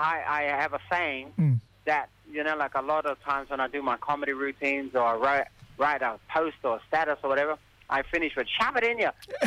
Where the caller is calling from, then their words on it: Townsville, Queensland, Australia; I'm coming live from Castletown Shopping Centre, Townsville.